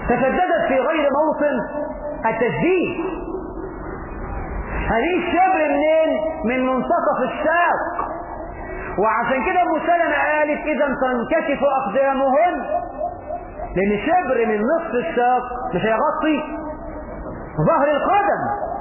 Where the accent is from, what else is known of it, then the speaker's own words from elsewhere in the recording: Egypt; احنا في مصر يبدو ان احنا فهمنا حديث النبي بالمقلوب